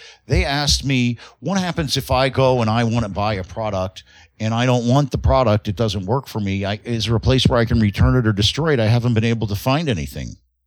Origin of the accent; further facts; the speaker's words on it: Florida, United States; Yeah, I understand. I grew up here in Florida.